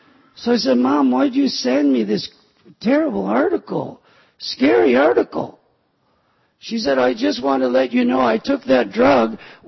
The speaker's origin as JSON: {"language": "English", "town": "Mobile", "region": "Alabama", "country": "United States", "tie": "born there", "said": "I was born in Mobile, Alabama, on a naval air base."}